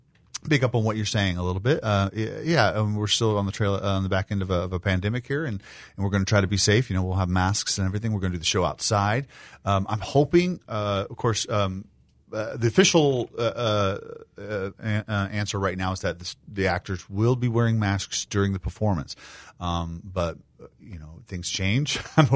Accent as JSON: {"language": "English", "town": "Decatur", "region": "Illinois", "country": "United States", "tie": "born or raised there", "said": "I'm not from Galesburg originally. I grew up in Decatur, Illinois."}